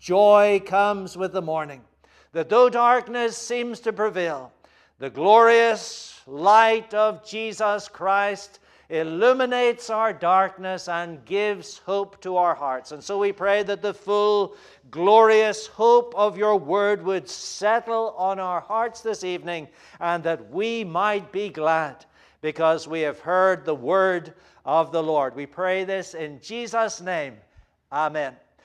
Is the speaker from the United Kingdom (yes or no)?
yes; United Kingdom; We, as British school children, we were reminded of the famous words of Winston Churchill